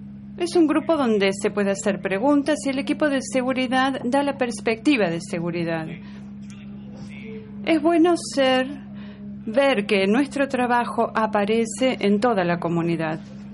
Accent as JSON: {"language": "Spanish", "country": "Kenya", "said": "soy becario de Kenia."}